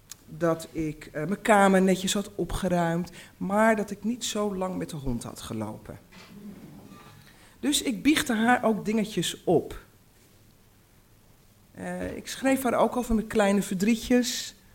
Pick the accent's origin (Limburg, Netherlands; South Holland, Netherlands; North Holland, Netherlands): North Holland, Netherlands; Uithoorn; also born or lived in Amsterdam; Daarna ben ik naar Amsterdam-Noord gegaan. En toen mijn ouders gingen scheiden, ik was ongeveer een jaar of 5, is mijn moeder met mij en mijn jongere zusje en mijn oudere broer verhuisd naar Uithoren